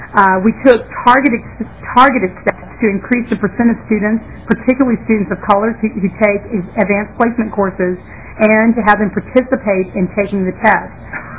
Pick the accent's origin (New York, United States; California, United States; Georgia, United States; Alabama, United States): Alabama, United States; Selma; I grew up in Selma, Alabama. It is tougher to have that conversation in Minnesota.